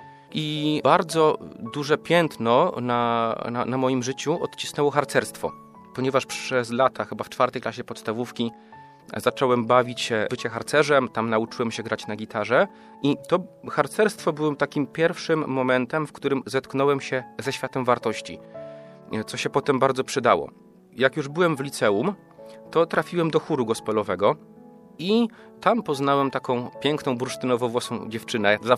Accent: Bełchatów, Łódź Voivodeship, Poland; Ja pochodzę z Bełchatowa, to jest miejscowość około 120 km stąd, 2 godzinki samochodem, niecałe 2 godziny

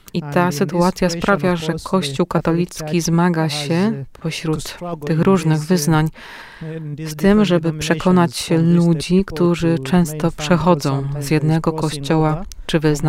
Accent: Uganda; Polish is a second language; w moim kraju, Ugandzie

